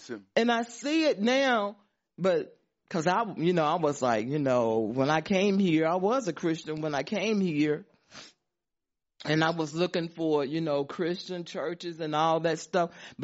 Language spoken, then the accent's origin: English; Waxhaw, North Carolina, United States; now in Charlotte, United States; I don't even like Charlotte because my hometown is Waxhaw, and that's right below Charlotte.